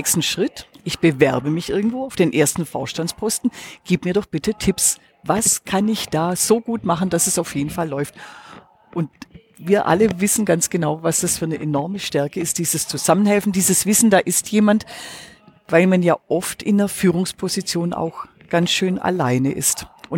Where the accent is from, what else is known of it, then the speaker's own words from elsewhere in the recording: Baden-Württemberg, Germany; Bin ja Schwäbin, bin ja in einem Unternehmerhaushalt aufgewachsen.